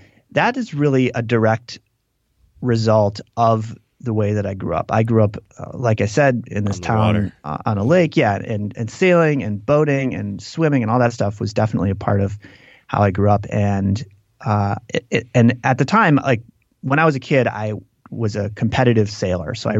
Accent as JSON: {"language": "English", "town": "Green Lake", "region": "Wisconsin", "country": "United States", "tie": "born or raised there", "said": "So I grew up in this town called Green Lake, which is on a lake"}